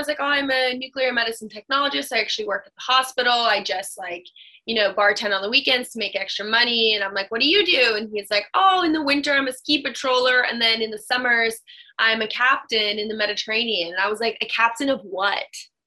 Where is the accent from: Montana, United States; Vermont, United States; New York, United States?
Vermont, United States; Burlington; Obviously, like, I grew up in Vermont, and, you know, I went to college here